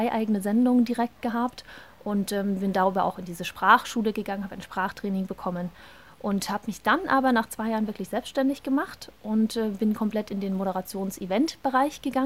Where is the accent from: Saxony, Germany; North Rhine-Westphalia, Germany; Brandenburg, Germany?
Saxony, Germany; Dresden; accent: Saxon; Das war damals mit dem sächsischen Akzent, den ich habe. Ich komme aus Dresden, auch noch eine Herausforderung